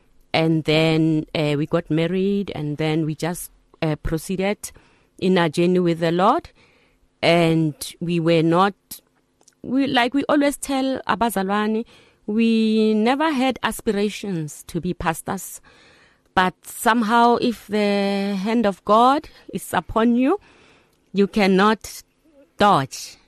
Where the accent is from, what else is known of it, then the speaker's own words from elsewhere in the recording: Rampahlele, Limpopo, South Africa; I was born and bred in Limpopo.